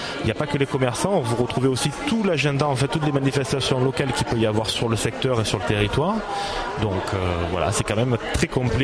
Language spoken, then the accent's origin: French; Mazan, Provence-Alpes-Côte d'Azur, France; moi je suis de Mazan